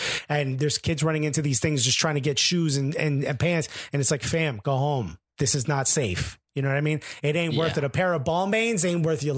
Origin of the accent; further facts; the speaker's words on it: Newark, New Jersey, United States; You know, the neighborhood I grew up in the North Ward could have been burned to the ground and nobody would have given a shit.